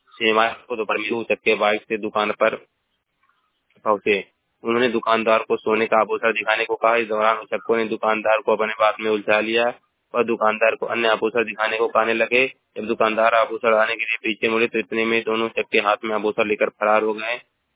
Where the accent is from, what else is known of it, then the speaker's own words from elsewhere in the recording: Maharajganj, Uttar Pradesh, India; मैं जिला महाराजगंज का निवासी हूँ।